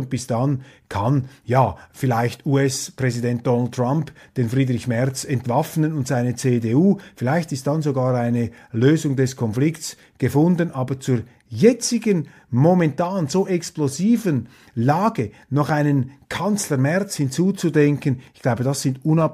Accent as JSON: {"language": "German", "country": "Switzerland", "said": "Und ich sage das als Schweizer, der sich natürlich auch große Sorgen macht für unser Land."}